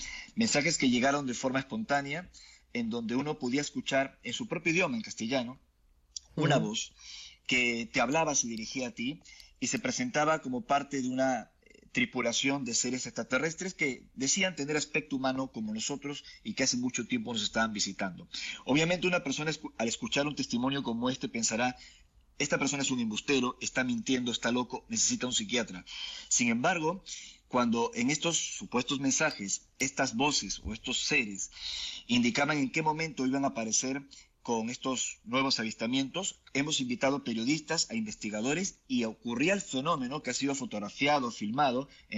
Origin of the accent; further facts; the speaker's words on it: Lima, Peru; now in Argentina; yo nací en Perú, un país fecundo de misterios. Vivo actualmente en la Argentina, mi esposa es argentina. Y crecí en una familia en Lima, conservadora, de clase media